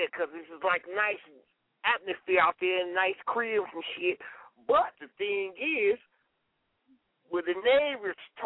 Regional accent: Michigan, United States; moved away as an adult; now in Jonesboro, United States; I'm new down here in the ATL. You know, I'm from Michigan. I only been down here for like a few months and shit.

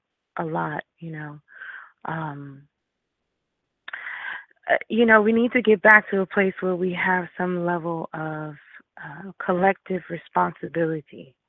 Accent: New York City, New York, United States; as a African-American woman growing up in New York City

